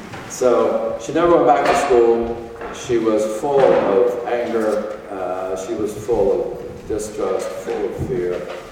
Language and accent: English; Appalachia, United States; I come from Appalachia, coal mining country.